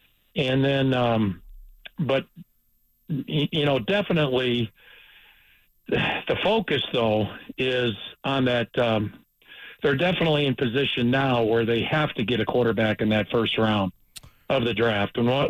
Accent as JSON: {"language": "English", "region": "Illinois", "country": "United States", "tie": "born or raised there", "said": "Generally, I'm from Big Ten territory where I grew up in the Illinois area"}